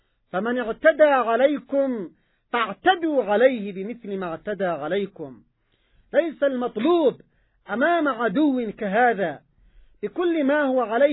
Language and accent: Arabic; Yemen; نحن كشعب يمني مسلم ننطلق من منطلقات إيمانية وقرآنية